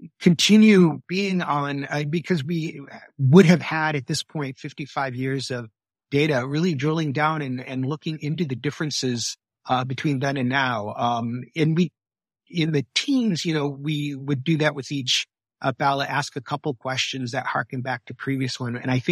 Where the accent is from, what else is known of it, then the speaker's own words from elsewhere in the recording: Michigan, United States; It's funny because I remember the part of the country I'm from, I grew up in Michigan.